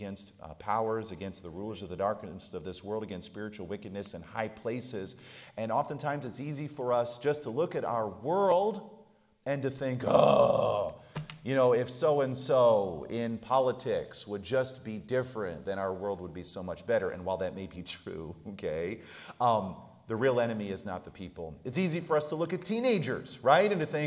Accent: New Jersey, United States; Even though I grew up in Jersey, my wife grew up in Illinois, we've been in Wisconsin for the last 20 years.

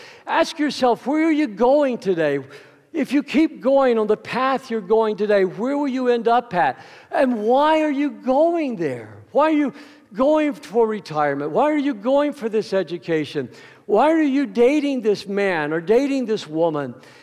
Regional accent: United States; And I just, as an American, I'm so proud to see that, the long history we have.

